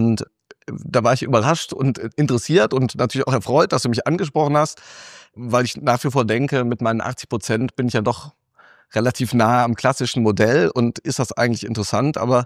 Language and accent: German; Cologne, North Rhine-Westphalia, Germany; now in Bonn, Germany; als Kölner nach Aachen gelost wurde im Referendariat